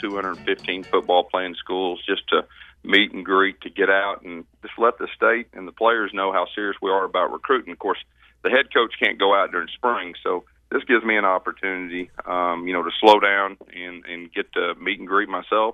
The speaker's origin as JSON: {"language": "English", "region": "Arkansas", "country": "United States", "tie": "born or raised there", "said": "Growing up in Arkansas, you got to root for the Cowboys."}